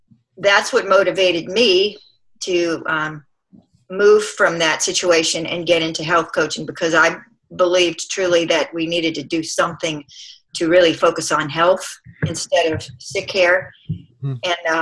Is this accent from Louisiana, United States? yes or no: yes; Louisiana, United States; Southern Louisiana, right outside of New Orleans.